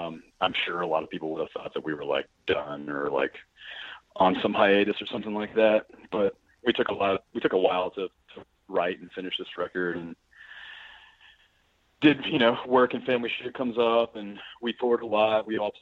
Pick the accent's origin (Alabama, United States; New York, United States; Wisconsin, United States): Alabama, United States; Birmingham; also born or lived in Montgomery; now in Nashville, United States; Yeah, so I was born in Montgomery, Alabama, then moved here as a kid in Birmingham. Grew up here.